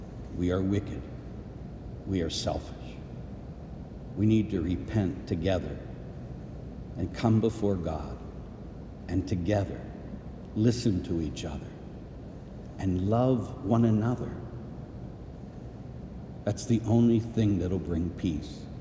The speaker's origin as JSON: {"language": "English", "town": "Pittsburgh", "region": "Pennsylvania", "country": "United States", "tie": "born or raised there", "said": "when I was growing up in Pittsburgh, we would have race riots."}